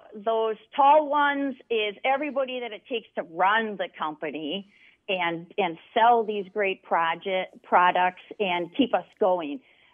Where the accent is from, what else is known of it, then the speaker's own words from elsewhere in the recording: Minnesota, United States; So I started out in one of those projects in 3M at my high school. I'm from the Twin Cities.